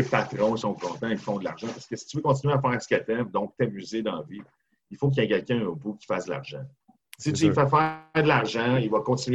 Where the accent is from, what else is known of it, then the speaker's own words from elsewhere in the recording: Montreal, Quebec, Canada; je suis un Montréalais. Je voulais revenir à Montréal.